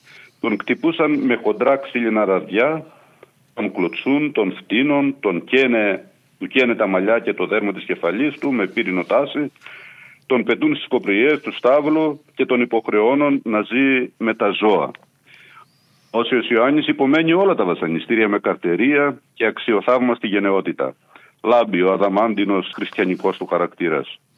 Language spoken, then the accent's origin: Greek; Kourkouli, Central Greece, Greece; Είναι Κουρκουλή, λέγεται το χωριό μας, είναι προς τη λίμνη της Ευβίας.